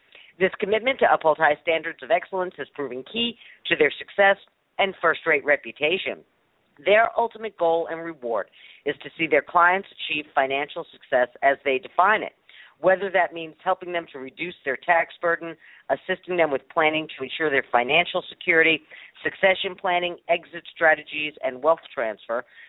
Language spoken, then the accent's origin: English; New York City, New York, United States; I grew up in New York City.